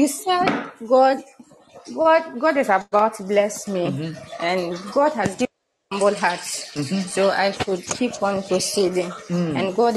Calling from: Kumasi, Ashanti, Ghana; I'm speaking from Kumasi.

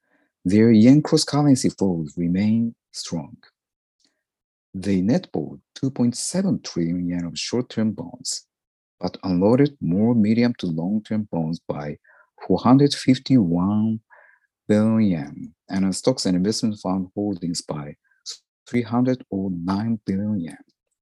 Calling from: Kanazawa, Ishikawa, Japan; I'm speaking from Kanazawa, Japan.

